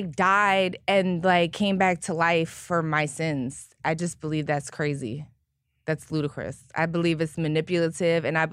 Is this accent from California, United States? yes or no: no; Philadelphia, Pennsylvania, United States; Yeah, I grew up poor in Philly.